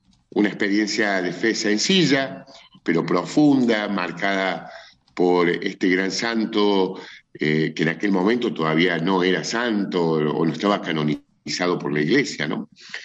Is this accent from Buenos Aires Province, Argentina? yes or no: no; Córdoba, Argentina; Mira, yo soy cordobés, nacido aquí en Córdoba capital, vengo de una familia.